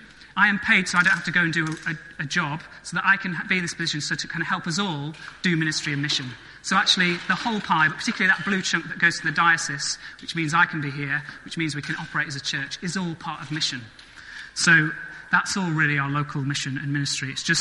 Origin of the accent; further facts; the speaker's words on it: England, United Kingdom; Even though we're English, we don't like to talk about money